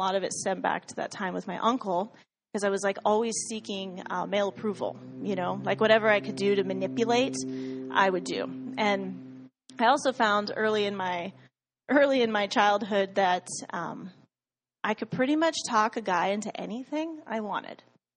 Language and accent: English; United States; born there; So I grew up, I was born in Washington